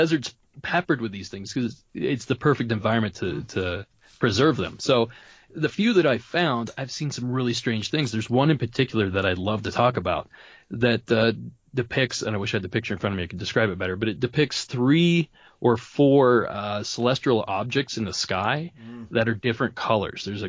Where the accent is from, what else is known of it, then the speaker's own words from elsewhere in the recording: Ohio, United States; Well, we sort of had stuff like that growing up in Ohio. We have it's mound country.